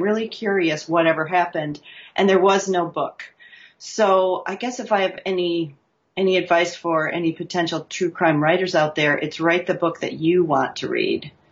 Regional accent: Michigan, United States; also born or lived in Detroit, United States; I grew up in Michigan. I was born in Detroit, grew up in some of the southern Michigan suburbs.

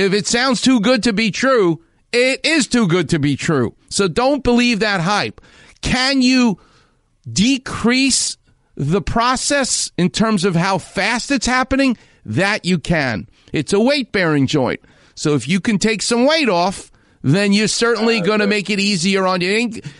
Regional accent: New York, United States; So, I'm from New York, so we hate things.

